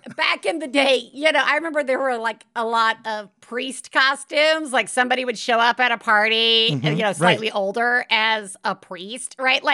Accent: Deep South, United States; growing up in the Deep South and the girl who came to my sister's Halloween party dressed as Eve

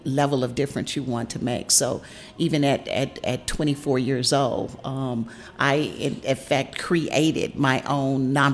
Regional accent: St. Louis, Missouri, United States; I am from the Midwest. I am from Missouri, from St. Louis.

